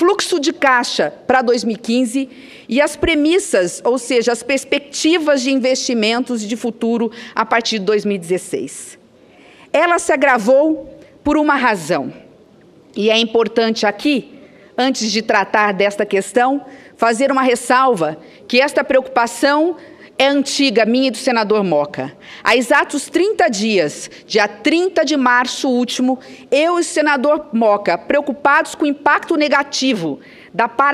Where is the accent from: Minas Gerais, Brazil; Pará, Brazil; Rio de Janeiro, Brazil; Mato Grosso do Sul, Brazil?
Mato Grosso do Sul, Brazil; Três Lagoas; no nosso estado, nosso querido Mato Grosso do Sul, na minha cidade natal, senadora Vanessa, a cidade de Três Lagoas